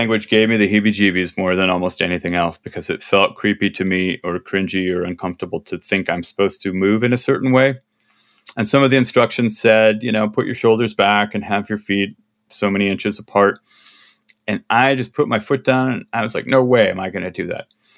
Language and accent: English; Midwest, United States; I'm from the Midwest. We don't do that.